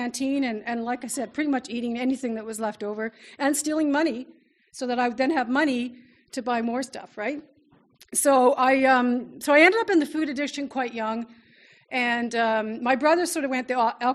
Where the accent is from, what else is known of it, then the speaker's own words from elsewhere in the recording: Oshawa, Ontario, Canada; now in Ottawa, Canada; so I grew up in Oshawa, so I'm not far from, I live in Ottawa now. I've been living in Ottawa for many years, but I grew up in Oshawa. That's where my family still is.